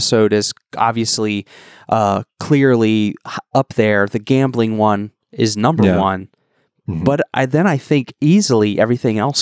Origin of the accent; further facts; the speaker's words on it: Millville, New Jersey, United States; Growing up in Millville, New Jersey, I can tell you that, you know, there's clown scarecrows in every